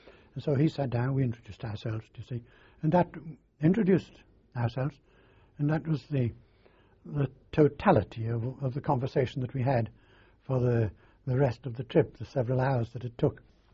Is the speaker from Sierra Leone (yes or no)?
no; United Kingdom; I should really go through the American gate, even although I was British